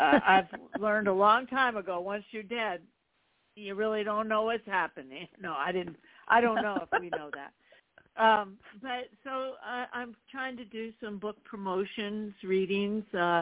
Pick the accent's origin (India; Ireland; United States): United States; East Coast; also born or lived in Key West / Washington, D.C.; and my father was stationed in Key West for two and a half years, and then we moved to D.C. when he retired. So I grew up on the East Coast.